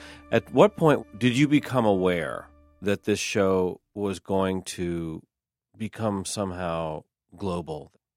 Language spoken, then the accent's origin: English; Baltimore, Maryland, United States; I'm also from Baltimore.